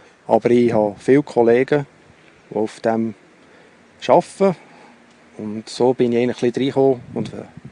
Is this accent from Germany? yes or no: no; Switzerland; now in Aargau, Switzerland; Im Moment lebe ich im Aargau. Aufgewachsen bin ich im Bergbiet.